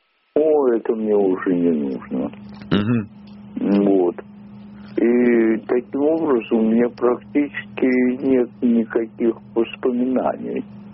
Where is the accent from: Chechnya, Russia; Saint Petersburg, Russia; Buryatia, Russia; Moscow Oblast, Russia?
Moscow Oblast, Russia; я из Подмосковья.